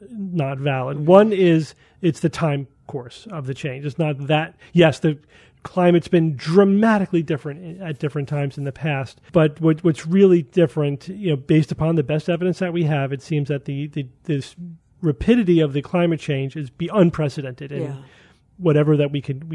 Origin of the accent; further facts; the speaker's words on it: Northern Ireland, United Kingdom; I was born and raised in Northern Ireland, which at the last glacial maximum was under a mile of ice.